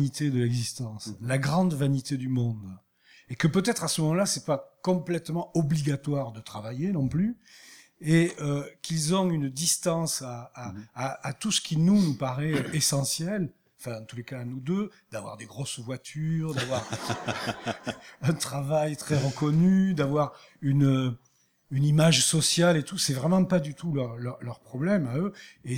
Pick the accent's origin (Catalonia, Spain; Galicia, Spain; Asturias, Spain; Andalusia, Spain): Andalusia, Spain; Cádiz; Je suis de Cadiz, ça veut tout dire.